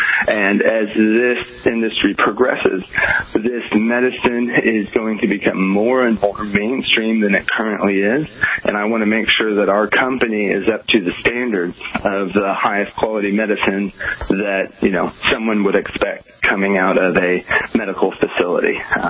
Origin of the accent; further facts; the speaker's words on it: Oklahoma, United States; now in Los Angeles, United States; which coming from the Midwest, where I'm from Oklahoma, I've seen homeless.